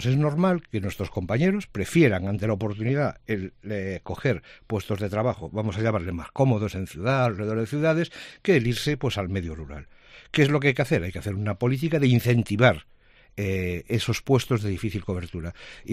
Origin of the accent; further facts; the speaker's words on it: Galicia, Spain; Y yo te voy a contestar como gallego que soy.